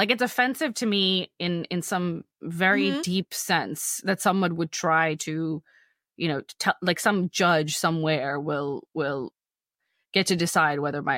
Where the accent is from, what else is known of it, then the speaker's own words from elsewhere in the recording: United States; I'm glad I'm here. I'm glad I'm an American, I have to say.